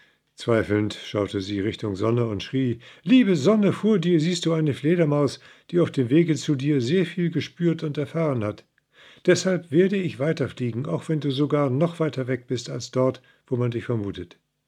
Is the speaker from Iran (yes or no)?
yes; Iran; now in Germany; benutze ich einige mythologische Schätze aus dem Osten bzw. aus meiner alten Heimat Iran.